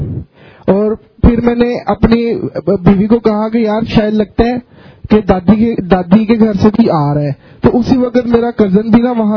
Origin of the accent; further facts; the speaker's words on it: Lahore, Punjab, Pakistan; اور میرا تعلق لاہور سے ہے.